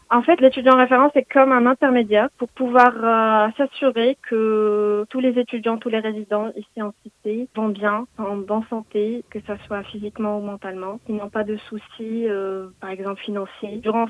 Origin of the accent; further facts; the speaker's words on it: Morocco; now in Brest, France; j'ai 22 ans et je viens du Maroc.